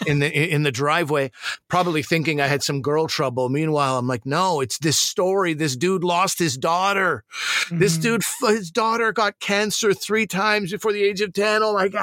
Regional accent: Montreal, Quebec, Canada; before the CBC, I lived in Montreal. And growing up in Montreal, on the south shore of Montreal, we were, I don't know, maybe 40 minutes from the Vermont border.

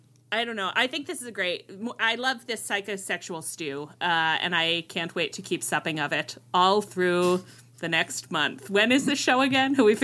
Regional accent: Australia; I am Australian.

